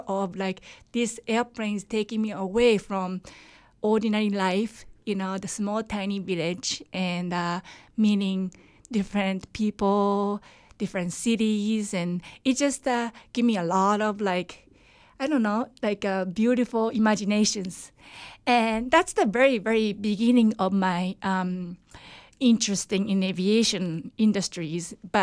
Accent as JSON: {"language": "English", "country": "Japan", "tie": "born or raised there", "second_language": "English", "said": "Yes, I was born and raised in Japan."}